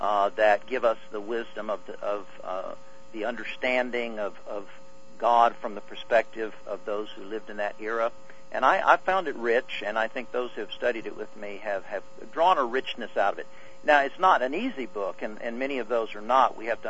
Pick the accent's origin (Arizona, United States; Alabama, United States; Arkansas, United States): Arkansas, United States; Yes, born and raised in Arkansas.